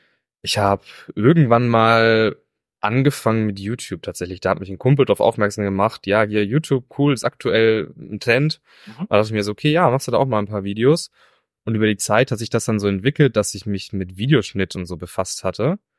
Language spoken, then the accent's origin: German; Bavaria, Germany; Ich komme ja ursprünglich aus Bayern